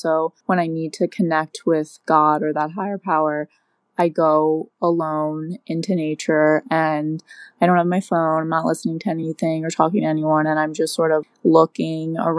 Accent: Los Angeles, California, United States; I'm from Los Angeles.

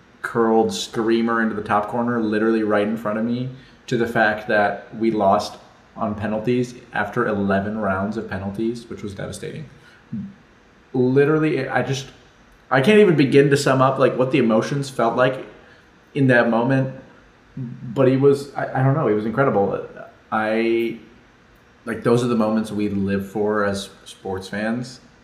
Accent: Nashville, Tennessee, United States; where my hometown team of Nashville Soccer Club plays, and watch my hometown team play

